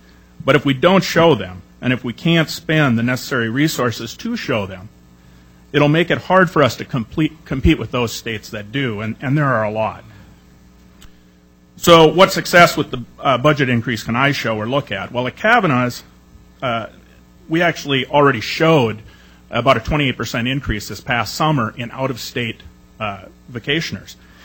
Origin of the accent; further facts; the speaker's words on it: Ireland; because I'm Irish, and 3 minutes to speak usually means I'm giving a toast.